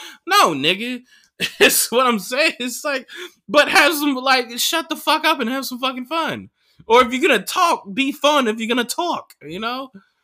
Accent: United States; I'm not Mexican. I'm not American. I'm Chicana, UC Berkeley.

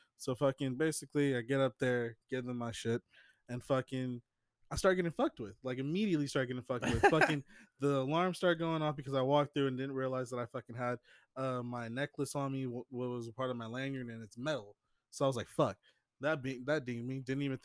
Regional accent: United States; born there; I'm black. Yeah, I ain't African-American. I was born in America.

